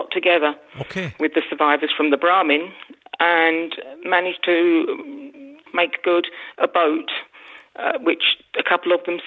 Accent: London, United Kingdom; born or raised there

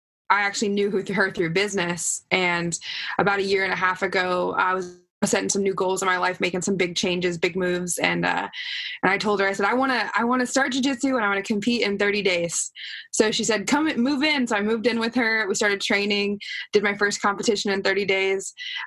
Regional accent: Texas, United States; I grew up in North Texas and I played softball growing up.

